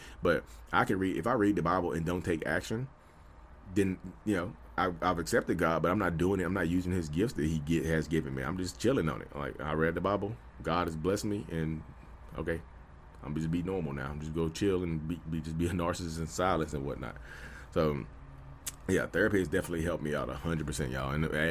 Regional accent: North Carolina, United States; You see my face, you know who I am. I'm from North Carolina. I'm a real estate agent.

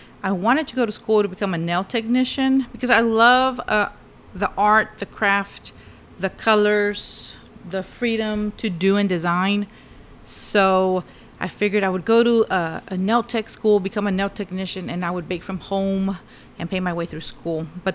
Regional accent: Comfort, Texas, United States; I grew up in Comfort, Texas.

